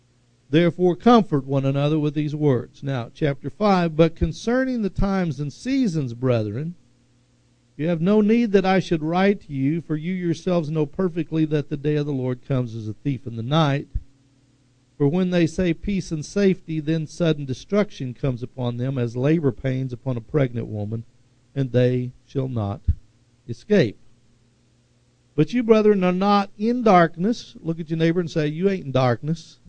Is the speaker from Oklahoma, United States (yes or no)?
yes; Tulsa, Oklahoma, United States; I grew up in West Tulsa.